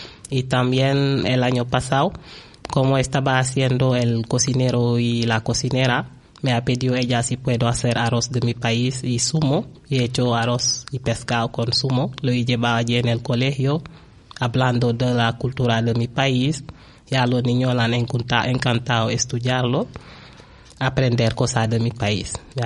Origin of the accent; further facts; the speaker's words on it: Senegal; al niño le ha tocado una maestra muy sencilla, que cada vez que es posible hago cosas con que sea en relación con mi país